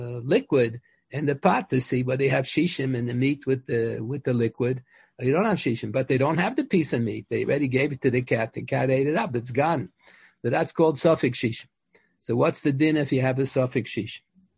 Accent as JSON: {"language": "English", "town": "Scranton", "region": "Pennsylvania", "country": "United States", "tie": "born there", "said": "I was born in Pennsylvania, in Scranton."}